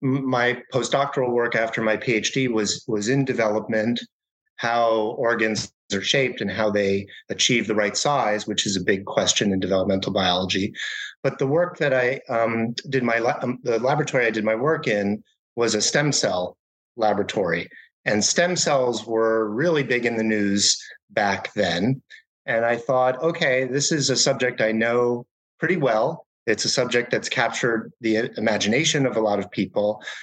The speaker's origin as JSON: {"language": "English", "town": "New York City", "region": "New York", "country": "United States", "tie": "born or raised there", "said": "So I grew up in New York City, and it's not the first place you think of when you think of, you know, the animal world and nature."}